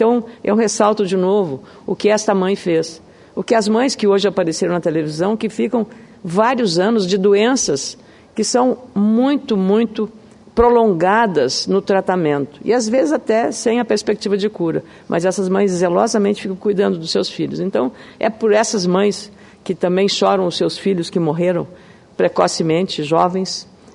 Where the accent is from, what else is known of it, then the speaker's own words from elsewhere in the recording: Lagoa Vermelha, Rio Grande do Sul, Brazil; born there; a minha cidade onde eu nasci, Lagoa Vermelha